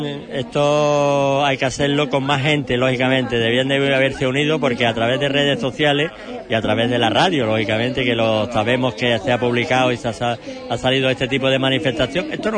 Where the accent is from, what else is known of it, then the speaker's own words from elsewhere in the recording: Huelva, Andalusia, Spain; yo que he nacido y mi mujer que ha nacido en un cabezo, porque somos de Huelva